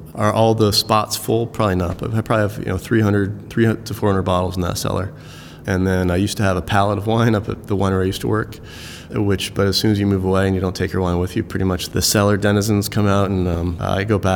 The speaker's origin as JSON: {"language": "English", "town": "Darien", "region": "Connecticut", "country": "United States", "tie": "born or raised there", "moved": "as an adult", "said": "No, I'm from Connecticut. I grew up, born and raised in Fairfield County, Connecticut, in a town called Darien, and came out to California to go to college."}